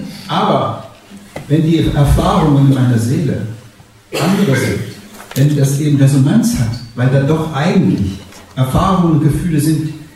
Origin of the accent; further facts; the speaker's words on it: Salzgitter, Lower Saxony, Germany; Ich komme aus einer Bergbaufamilie aus Salzgitter.